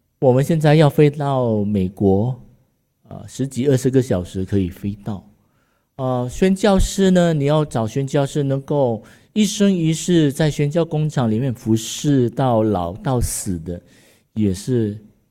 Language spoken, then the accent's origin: Chinese; Indonesia; 我是来自印尼，然后印尼哪里呢？印尼的明丹岛，一个老婆，2个孩子，一男一女